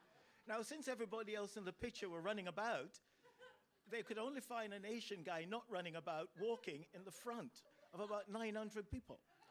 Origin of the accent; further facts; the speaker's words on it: Jamaica; I'm from Jamaica